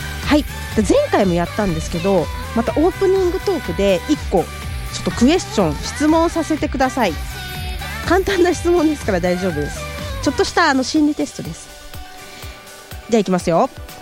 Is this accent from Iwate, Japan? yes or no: no; Mie, Japan; 私三重県出身なんで